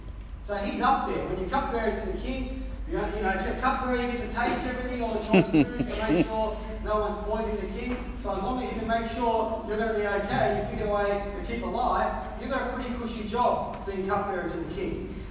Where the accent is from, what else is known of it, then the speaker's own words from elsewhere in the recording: Australia; born there; My parents are Maltese. So I'm Maltese by culture, but I'm Australian by birth.